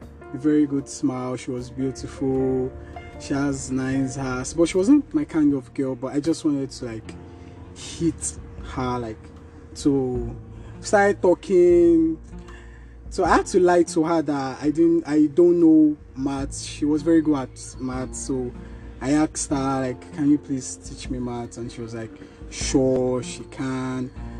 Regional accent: Lagos, Nigeria; Yeah, I'm a Lagos boy. I was born and brought up in Lagos, Surulere. So we moved out from Surulere to Ikeja or so. So I'm used to Lagos lifestyle.

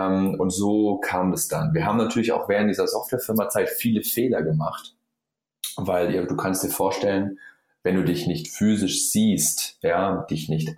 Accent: Bavaria, Germany; ich komme aus dem Allgäu, ja, Süden von Deutschland, da gibt es mehr Kühe als Menschen.

